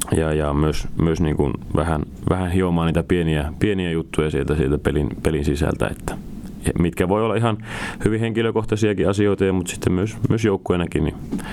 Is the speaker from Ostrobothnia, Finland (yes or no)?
no; Nurmes, North Karelia, Finland; minä otan tyttären kainaloon ja lähdetään käymään kotipuolessa Nurmeksessa vähän uusissa, tai ei uusissa maisemissa, mutta vanhoissa tutuissa maisemissa